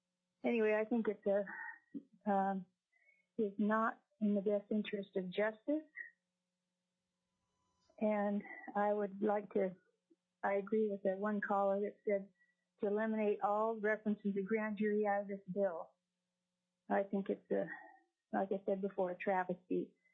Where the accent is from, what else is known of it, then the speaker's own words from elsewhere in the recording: Soldotna, Alaska, United States; Yes, I'm from Soldotna. … And Soldotna, Alaska.